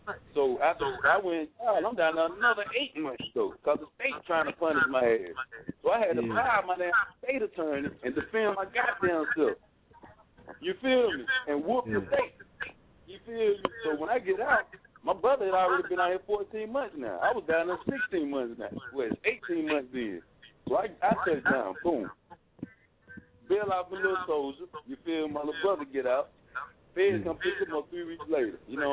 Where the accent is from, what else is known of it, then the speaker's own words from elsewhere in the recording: Winston-Salem, North Carolina, United States; He's Greenville. I'm from Winston.